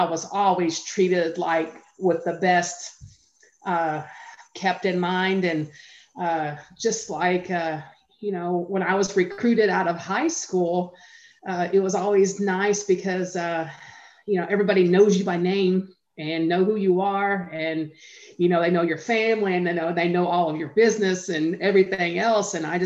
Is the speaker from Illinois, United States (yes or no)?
no; Morehead, Kentucky, United States; So I just wanted to keep it there in my hometown. So I have a special place for Morehead.